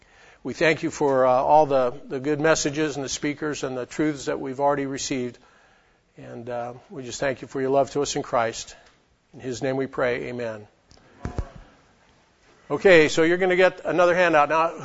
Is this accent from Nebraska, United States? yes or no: yes; Lincoln, Nebraska, United States; from Lincoln, Nebraska, and getting mic adjusted here.